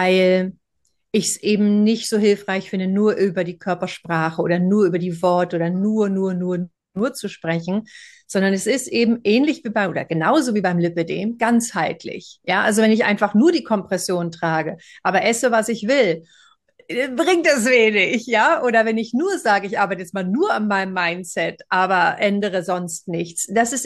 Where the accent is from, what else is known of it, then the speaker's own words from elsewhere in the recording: Seville, Andalusia, Spain; deswegen bin ich nach Spanien ausgewandert, in meine Heimat, Sevilla, und wohne hier jetzt seit 2 Jahren.